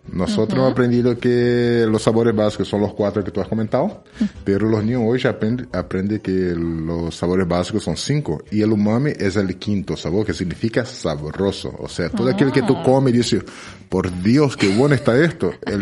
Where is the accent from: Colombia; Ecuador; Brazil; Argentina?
Brazil; Rio de Janeiro; now in Murcia, Spain; yo vengo de Río, donde he tenido tres restaurantes